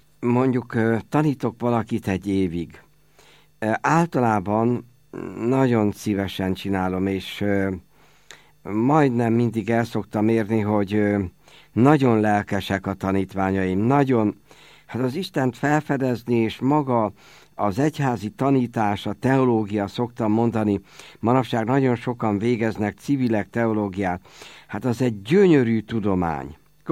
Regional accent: Ócsa, Pest, Hungary; Nekem van a szülőfalumban egy templom, Ócsai vagyok, amelyik a 13. században épült.

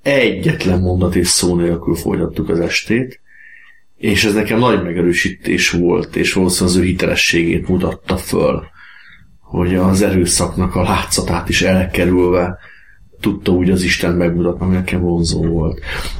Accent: Székesfehérvár, Fejér, Hungary; born there; Székesfehérváron születtem 1974-ben

